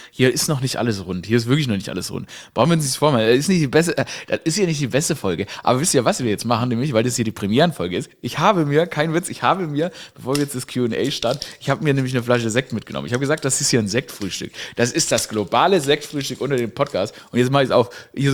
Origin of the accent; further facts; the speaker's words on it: Stuttgart, Baden-Württemberg, Germany; ich bin ja in Stuttgart aufgewachsen